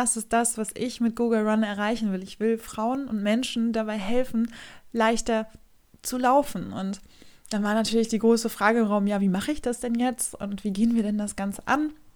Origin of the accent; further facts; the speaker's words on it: Rostock, Mecklenburg-Vorpommern, Germany; Ich war dieses Jahr in Düsseldorf, in meiner Heimatstadt Rostock, und gerade erst vor kurzem in München.